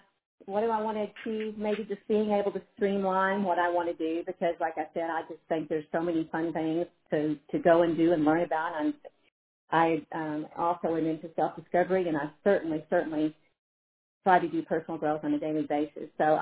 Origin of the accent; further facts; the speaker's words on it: Texas, United States; accent: twang; now in Colorado Springs, United States; I grew up in Texas. I'm sure you can sense the little twang that somehow always stays around.